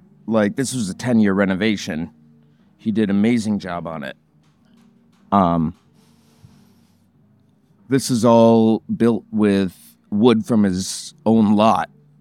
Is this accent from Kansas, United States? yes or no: no; Port Huron, Michigan, United States; Oh, I grew up in Port Huron. Yeah, I did my undergrad in Detroit as a sound engineer